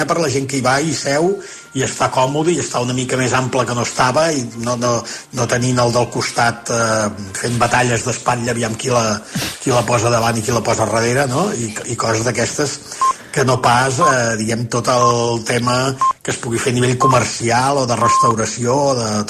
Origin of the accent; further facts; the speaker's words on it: Foix, Occitania, France; Perquè jo soc de Foix, eh?